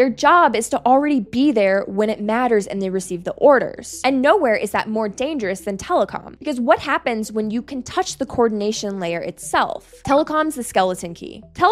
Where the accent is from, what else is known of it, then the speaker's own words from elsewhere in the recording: North Carolina, United States; In my home state of North Carolina, in 2022, attackers shot two substations